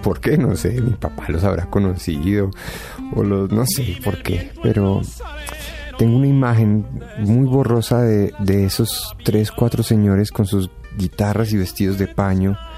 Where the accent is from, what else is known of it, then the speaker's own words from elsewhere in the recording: Bogotá, Colombia; Yo soy bogotano.